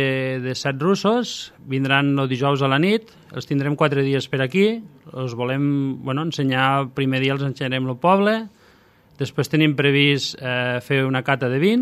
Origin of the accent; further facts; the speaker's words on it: Benissanet, Catalonia, Spain; jo sóc de Benissanet